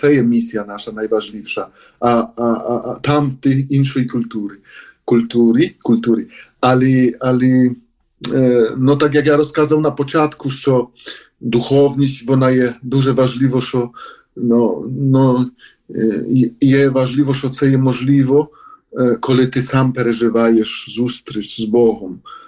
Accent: Poland; я з Польщі

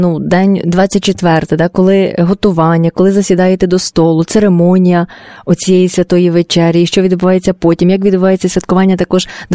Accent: Lviv Oblast, Ukraine; я також з Західної України, а саме з Львівщини, і натомість у нас, я є греко-католик, ну, тобто католик східного обряду

